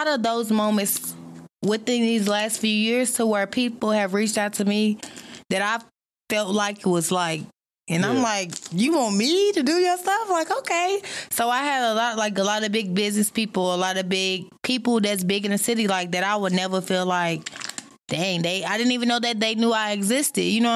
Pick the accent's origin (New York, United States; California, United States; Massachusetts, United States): New York, United States; I'm from New York, so.